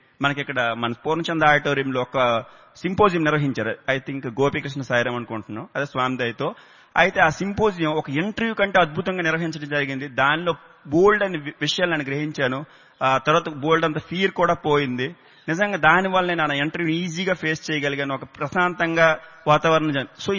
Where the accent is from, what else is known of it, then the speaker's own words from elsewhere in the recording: Vizianagaram, Andhra Pradesh, India; నేను విజయనగరం నుంచి వచ్చాను